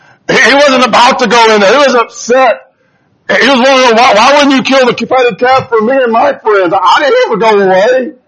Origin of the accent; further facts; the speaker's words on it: Grenada, Mississippi, United States; Years ago, when I was growing up in Mississippi, I lived in a small town called Grenada.